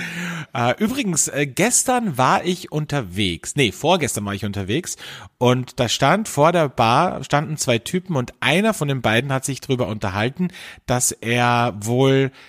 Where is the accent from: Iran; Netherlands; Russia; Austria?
Austria; sagt man bei uns in Österreich.